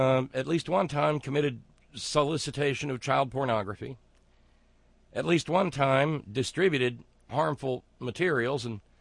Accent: Florence, Alabama, United States; And it comes out of my hometown. down there in Florence, Alabama.

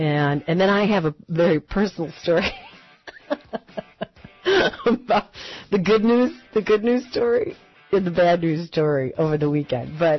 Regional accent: California, United States; I was raised in California when it was popular to say you live there.

